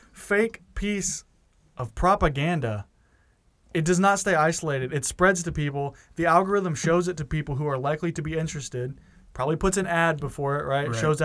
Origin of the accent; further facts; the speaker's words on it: United States; Like, it's just completely made up. And then I think one thing that we kind of miss, or I kind of miss as an American, is, like, in other countries, this also has huge implications.